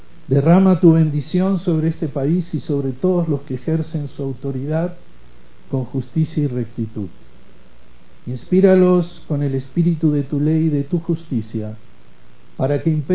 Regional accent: Mexico; Y ese es el reconocimiento a nuestras mujeres como mexicanos de fe judía.

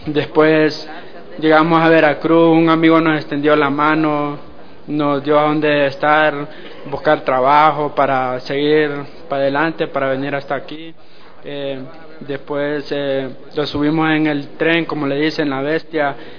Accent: Honduras; moved away as an adult; tengo 23 años, soy de Honduras. Decidí salir de mi país por las pandillas, por falta de desempleo.

